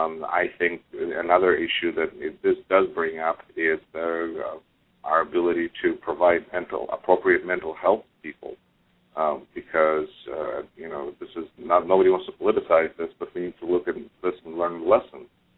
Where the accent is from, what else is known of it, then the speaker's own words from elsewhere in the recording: Moscow, Russia; And I'm originally from Russia, and so I know growing up in Moscow that Women's Day is huge.